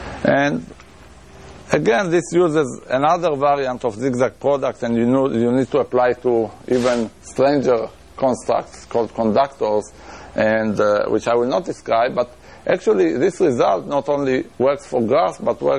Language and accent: English; Israel; accent: Israeli; English is a second language; not to mention my Israeli accent that is adding to the problem.